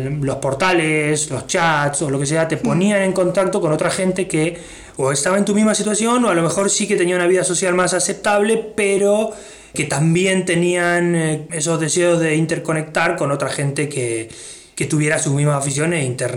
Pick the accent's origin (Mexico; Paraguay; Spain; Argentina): Argentina; nosotros como argentinos nos morimos de risa